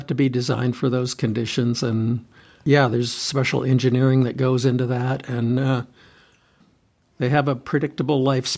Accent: Traverse City, Michigan, United States; I grew up in Traverse City in the northwest part of the Lower Peninsula on the west side of the state. And so we had a lot of lake effect snow there.

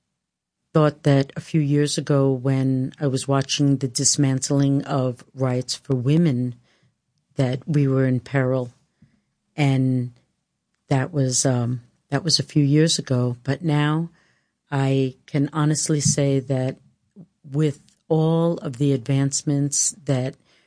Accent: Queens, New York, United States; Growing up in Queens, Richmond Hill, Queens, going to Jamaica schools, you know, Queens is very diverse.

